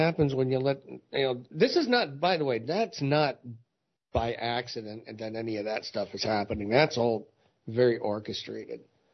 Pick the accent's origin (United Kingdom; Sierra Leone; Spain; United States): United States; You know, we apparently don't count, you know, being American citizens and all.